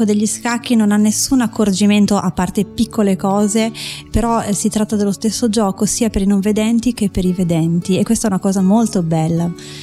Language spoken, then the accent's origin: Italian; Porto Viro, Veneto, Italy; sono di Portoviro, io ho 39 anni, sono non vedente dalla nascita